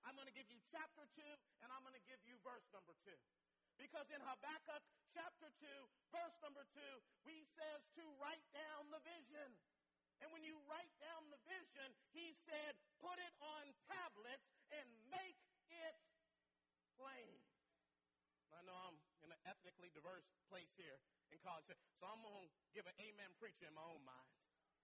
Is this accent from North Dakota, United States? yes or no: no; San Francisco, California, United States; Every act of sodomy, and I'm from San Francisco, Genesis 13:13.